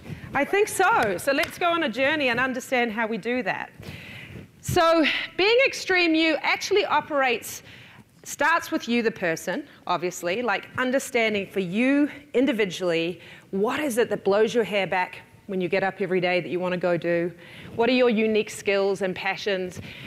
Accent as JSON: {"language": "English", "country": "New Zealand", "said": "I am from New Zealand. Has anyone been?"}